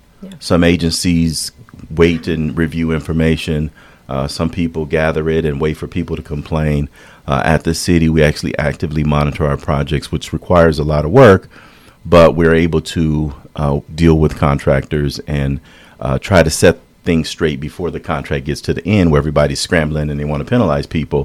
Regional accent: Milwaukee, Wisconsin, United States; now in Minnesota, United States; I came to Minnesota from Milwaukee.

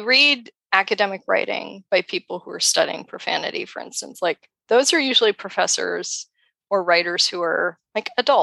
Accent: Colorado, United States; I grew up in Colorado, but I grew up in a weird space. So I had like, my dad's family were all from Kentuckiana. So I had a whole lot of like Appalachian English in my vocab.

